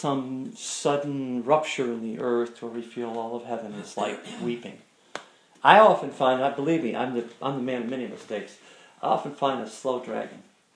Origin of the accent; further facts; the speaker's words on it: United States; And, you know, you think, because I'm from America, the beautiful, you know, we're so free here.